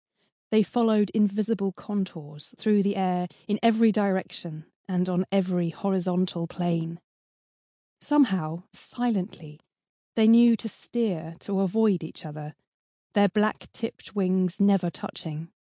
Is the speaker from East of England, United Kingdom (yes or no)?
yes; Cambridge, East of England, United Kingdom; Advice for the worst-hit areas, including my hometown of Cambridge, was to stay indoors